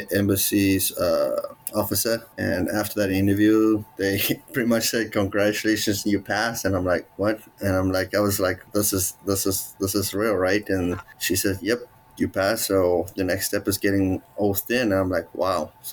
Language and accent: English; South Africa; English is a second language; moved away; pretty much give up my rights as being a South African anymore. And now I have to stand and be a citizen, I would say, and defend the country when it's called for and stuff. So I had to give up all my South African rights.